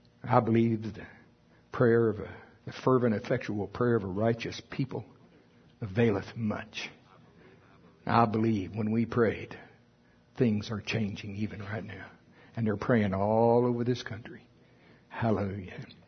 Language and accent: English; United States; I am from Pottawatomie County.